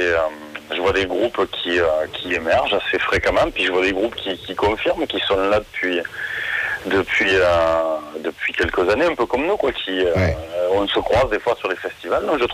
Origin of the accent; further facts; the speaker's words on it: Béziers, Occitanie, France; chez nous, à Béziers